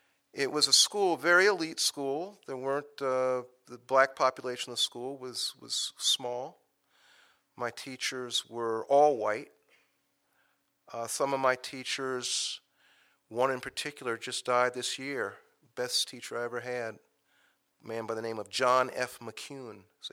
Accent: Columbia, South Carolina, United States; I come from Columbia, South Carolina. I was born in 1954.

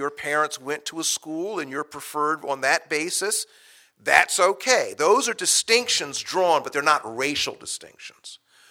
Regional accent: Columbia, South Carolina, United States; I come from Columbia, South Carolina. I was born in 1954.

